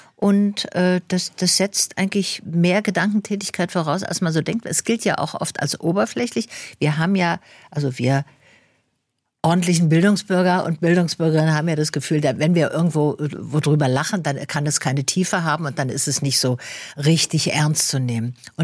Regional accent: Tübingen, Baden-Württemberg, Germany; Ja, ich bin in Tübingen aufgewachsen. Ja. Natürlich kann ich Schwäbisch.

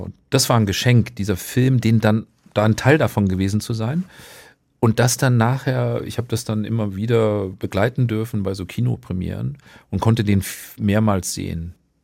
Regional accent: North Rhine-Westphalia, Germany; Manchmal in dem Dialekt aus dem Ort, wo ich herkomme, da also holländische Grenze, ne, so ein Platt halt.

